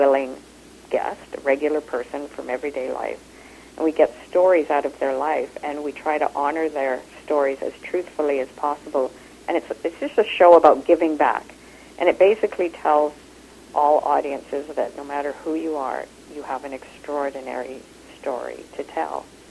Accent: Kenya; born there; I was born in Kenya, in a culture that was in East Africa, under British colonization, into an East Indian family. So by the time I was four, I had in my ear already about five accents.

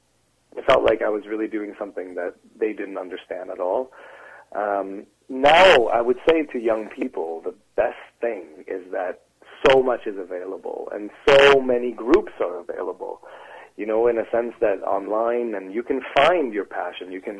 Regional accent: Canada; Also, I'm Canadian. I love Canada.

